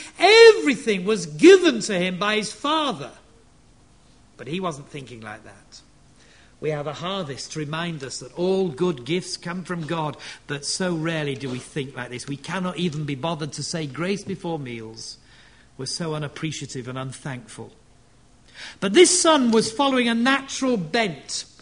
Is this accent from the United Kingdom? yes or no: yes; Yorkshire and the Humber, United Kingdom; look, I'm a Yorkshireman